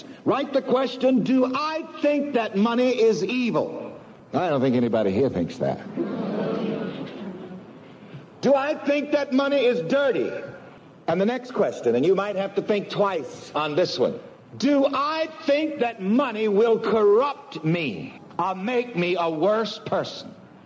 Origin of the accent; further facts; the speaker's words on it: the South, United States; And there's an old saying, and I'm from the South, that goes like this.